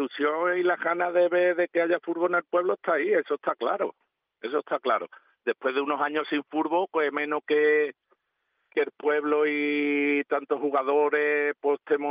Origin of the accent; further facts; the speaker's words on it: Campillo, Spain; yo soy de Campillo, pero ya te digo que si he jugado y está ahí, somos pueblos vecinos